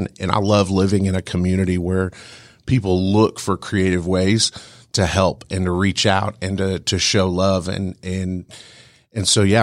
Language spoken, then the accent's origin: English; Colorado, United States; And I have a friend that I played football with growing up in Colorado